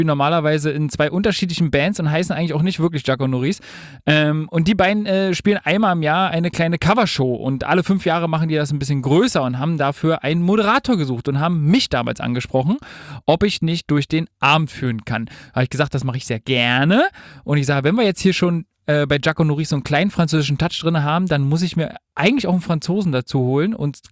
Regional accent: Berlin, Germany; ich als Urberliner

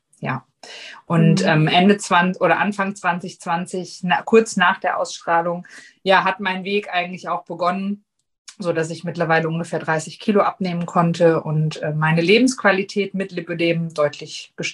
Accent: Hesse, Germany; ich bin 40, ich komme aus Nordhessen

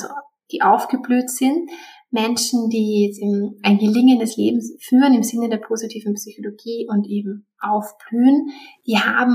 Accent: Vienna, Austria; ich komme aus Wien

